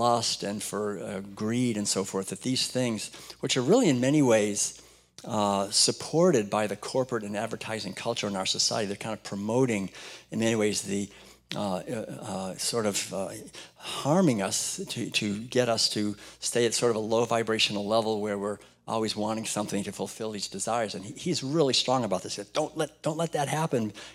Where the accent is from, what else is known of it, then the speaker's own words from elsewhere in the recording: Concord, Massachusetts, United States; I was raised in New England, but it was actually kind of a neat place to be raised because it was Concord, Massachusetts, actually.